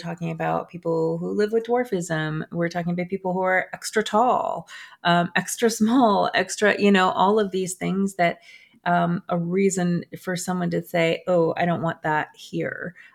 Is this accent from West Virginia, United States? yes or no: no; New Jersey, United States; been state level bills that have been introduced in New York, Massachusetts, Vermont, and New Jersey, my home state.